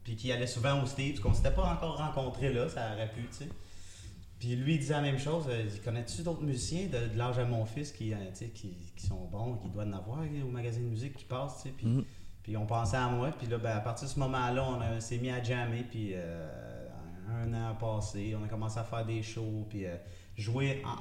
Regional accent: Gatineau, Quebec, Canada; Je viens de Gatineau

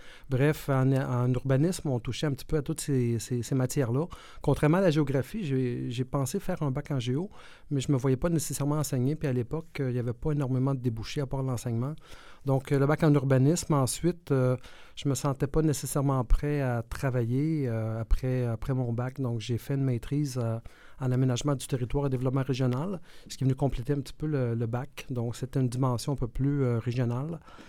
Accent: Brossard, Quebec, Canada; je viens de la rive sud de Montréal. J'ai grandi à Brossard, une belle banlieue de la rive sud de Montréal. Quand j'étais tout jeune, j'ai passé 2 années en Afrique parce que mon père a travaillé là-bas.

